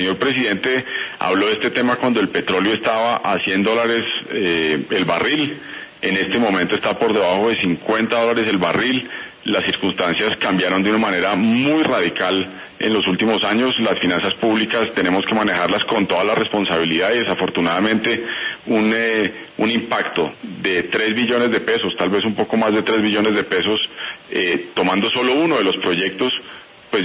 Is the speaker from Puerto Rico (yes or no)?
no; Colombia; yo como colombiano, como individuo